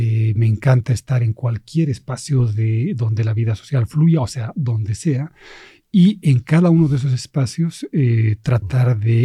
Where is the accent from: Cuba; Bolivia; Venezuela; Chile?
Bolivia; also born or lived in Spain; Yo nací en España, pero eso es un detalle, porque en realidad antes de cumplir el primer año me fui a Bolivia, de donde es mi familia de origen, aquí vecinos. Y luego, bueno, viajé por varios lugares, me doctoré en Lovaina